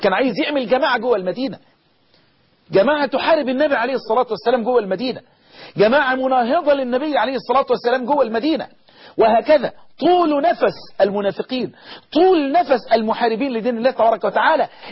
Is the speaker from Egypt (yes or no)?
yes; Egypt; اللهم احفظ بلدنا مصر